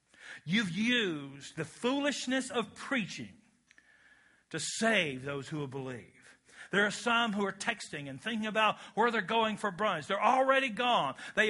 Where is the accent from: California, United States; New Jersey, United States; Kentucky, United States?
Kentucky, United States; My dad was raised in the era where, we're from Kentucky, where they used mules to plow.